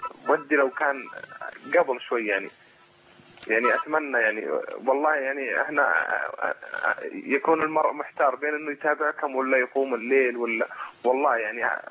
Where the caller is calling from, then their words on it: Saudi Arabia; يعني الوقت الآن عندنا بالسعودية الساعة الثالثة تقريبا